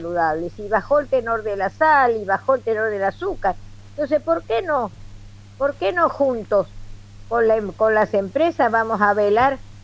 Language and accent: Spanish; Añatuya, Santiago del Estero, Argentina; now in Buenos Aires, Argentina; Vine a Buenos Aires desde el interior, yo soy santiagueña de base, vengo de Añatuya, y vine a estudiar medicina a Buenos Aires.